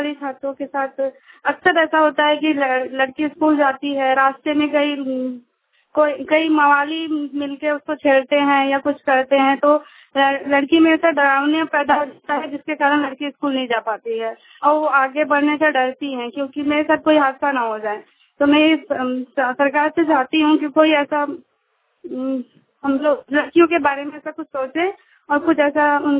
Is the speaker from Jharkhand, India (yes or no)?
yes; Dumka, Jharkhand, India; मैं दुमका की रहने वाली हूँ